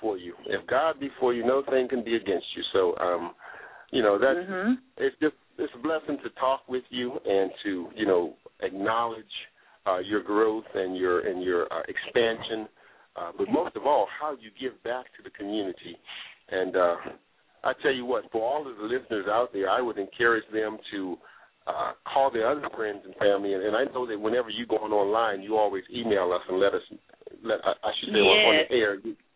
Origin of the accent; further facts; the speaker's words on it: Washington, District of Columbia, United States; I'm originally from Washington, D.C., and my junior high school was right next door to DET when they first got started.